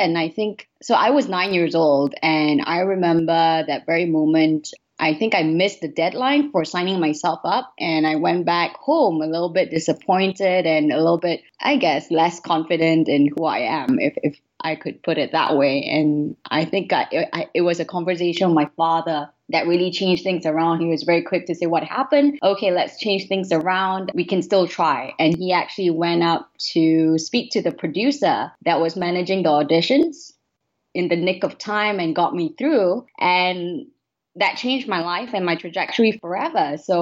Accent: Malaysia; So I am Malaysian Chinese. So both my parents are of Chinese descent. I believe my great grandfather came over to Malaysia to help with the trade back in the day

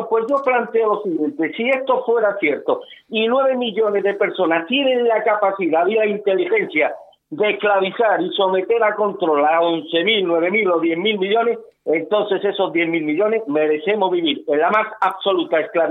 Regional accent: Spain; ya me gustaría a mí, como español, como europeo, ver reflejado en la política de mi país

